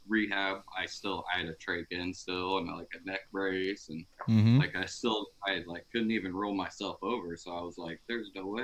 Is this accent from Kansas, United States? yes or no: no; Iowa, United States; I'm from Iowa.